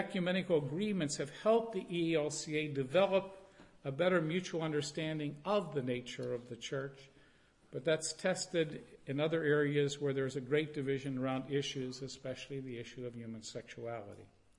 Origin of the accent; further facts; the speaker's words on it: Pennsylvania, United States; nobody jeered because I was from Pennsylvania.